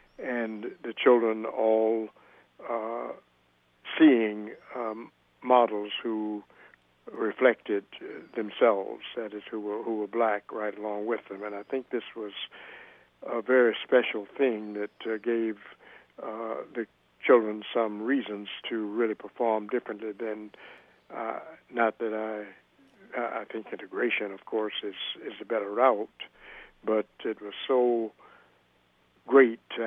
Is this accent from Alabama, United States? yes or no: yes; Mobile, Alabama, United States; I grew up myself in Alabama down in Mobile, and during the same period that Dr. King was growing up.